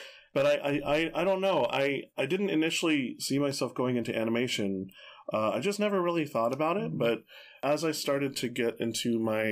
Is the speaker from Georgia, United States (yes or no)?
yes; Atlanta, Georgia, United States; I didn't work in animation in Atlanta, but I am from Atlanta.